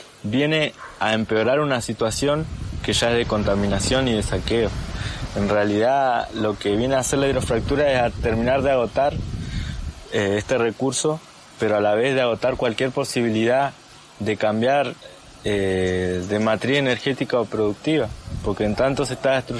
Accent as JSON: {"language": "Spanish", "region": "Neuquén", "country": "Argentina", "said": "soy Kona del Lof Nehue Mapu, de la zona del Trabunco de la Confederación Mapuche de Neuquén."}